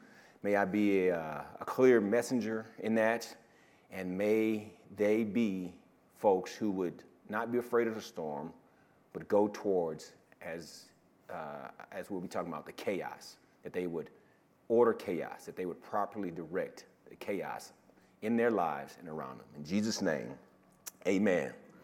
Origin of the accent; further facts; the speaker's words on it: Texas, United States; Now, I've never been a rancher. I'm from Texas. I've seen plenty of cattle.